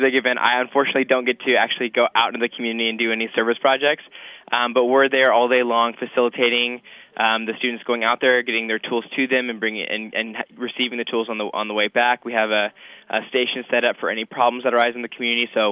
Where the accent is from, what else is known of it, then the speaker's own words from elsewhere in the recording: Dallas, Texas, United States; My hometown is Dallas, Texas.